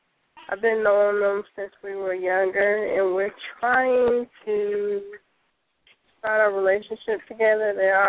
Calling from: Georgia, United States; I'm calling from Georgia.

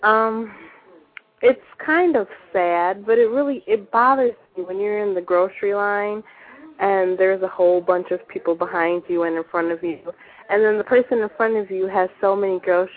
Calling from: Cleveland, Ohio, United States; I'm calling from Cleveland.

